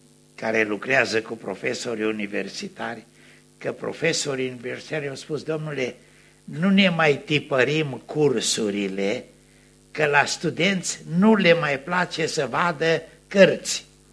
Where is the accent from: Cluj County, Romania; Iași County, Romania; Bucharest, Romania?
Cluj County, Romania; Cluj-Napoca; Așa că să știți că eu sunt clujean și în Cluj ăsta e locul meu.